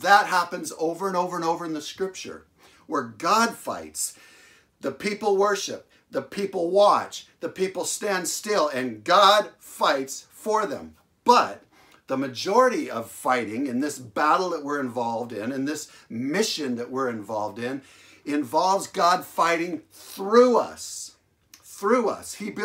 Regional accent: Seattle, Washington, United States; I'm from Seattle. We have a quarterback in this city called Russell Wilson.

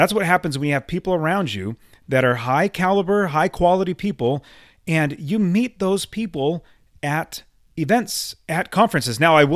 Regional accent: West Coast, United States; I'm from the West Coast, so sorry if I butcher in it, but I believe it's Massachusetts.

